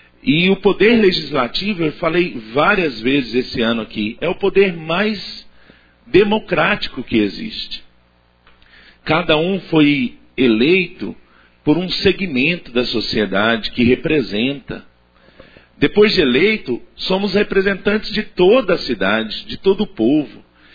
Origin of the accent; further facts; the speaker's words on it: Brazil; Nós não podemos ficar reféns dessas atribuições negativas que se dá ao Brasil, que nós só somos brasileiros de 4 em 4 anos, não pode, esses estereótipos têm que acabar.